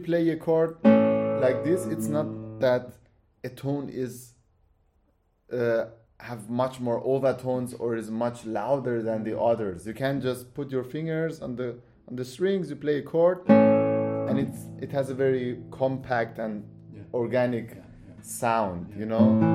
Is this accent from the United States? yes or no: no; London, United Kingdom; born there; No, I was born in London.